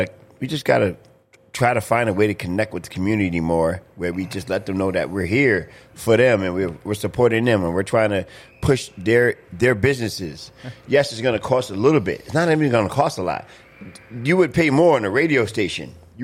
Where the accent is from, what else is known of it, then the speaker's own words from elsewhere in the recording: New York City, New York, United States; Listen, I'm from New York City. Haircuts are expensive.